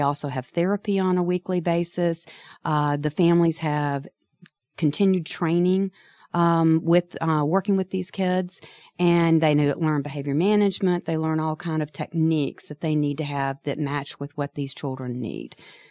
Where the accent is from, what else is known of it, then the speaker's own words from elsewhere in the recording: Tucker, Georgia, United States; So I grew up in Tucker. Went to Tucker High School and actually met my husband there